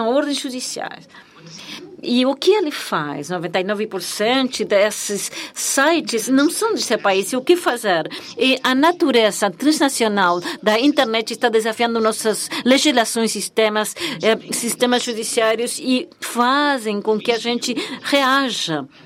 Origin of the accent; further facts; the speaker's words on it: Beirut, Beirut Governorate, Lebanon; Eu cresci em Beirute, em que há 18 religiões que dizimaram esse país.